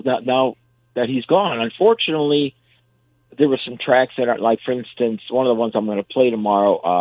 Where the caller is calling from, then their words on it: Brunswick, Ohio, United States; I'm calling from Cleveland area. In fact, Brunswick, Ohio.